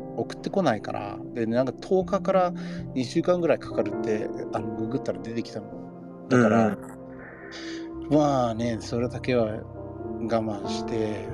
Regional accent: United States; 自分で言うのはいいのよ、アメリカ人だから

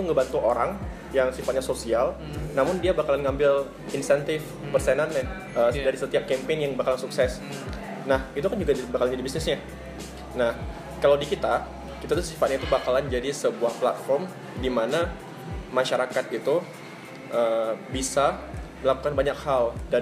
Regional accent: Aceh, Indonesia; Saya lahir dan tumbuh di Aceh.

